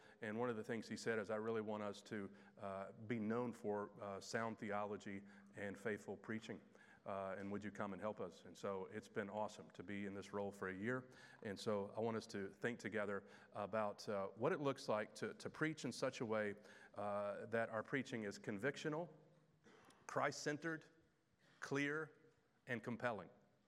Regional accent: Kentucky, United States; also born or lived in Detroit, United States; I was born in Detroit, Michigan. Grew up in Kentucky.

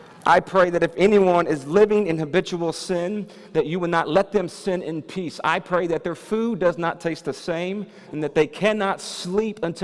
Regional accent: Houston, Texas, United States; And I'm from Houston, Texas, and I got saved after a suicide attempt. My father is from Mexico.

